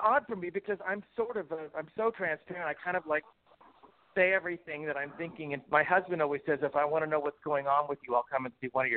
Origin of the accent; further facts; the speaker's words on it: Bible Belt, United States; there's childhood stuff growing up in the Bible Belt.